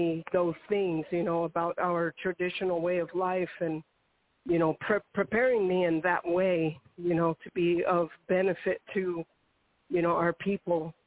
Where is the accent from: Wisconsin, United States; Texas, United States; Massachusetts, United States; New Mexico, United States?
New Mexico, United States; Ohkay Owingeh; I come from Okeowinge, which is, when translated into English, means village of the strong. And so I come from the village of the strong.